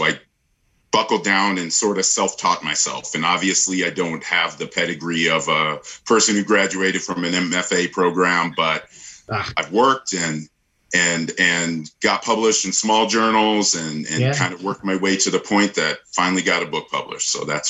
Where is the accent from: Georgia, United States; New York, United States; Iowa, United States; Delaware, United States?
Iowa, United States; Originally I'm from Iowa and I grew up there, but most of my family lives in Chicago, and I kind of moseyed on up to Minnesota toward the 2000 and have lived up here ever since.